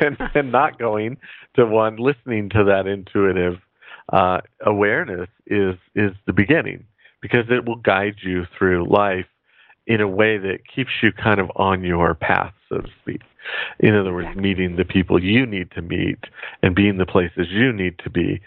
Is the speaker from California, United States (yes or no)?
yes; California, United States; because I was from California